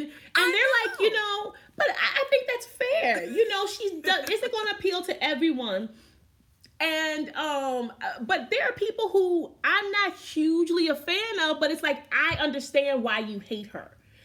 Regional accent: New Orleans, Louisiana, United States; I had to heal from my own sort of trauma dealing with being a brown-skinned girl growing up in New Orleans, Louisiana, right?

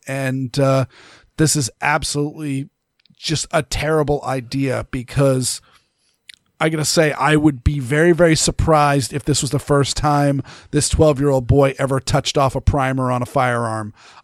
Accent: Maine, United States; And growing up in Maine, I knew a ton of people that was their thing.

